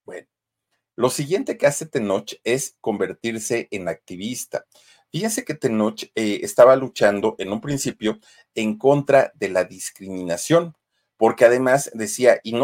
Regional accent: Mexico; pero así somos los mexicanos, ¿no?

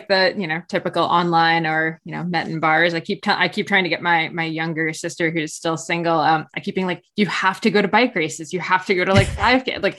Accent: New Jersey, United States; now in Ontario, California, United States; I'm from New Jersey. So like grew up with, you know, the Jersey Shore as my, not my stomping ground, but like I was very aware of it.

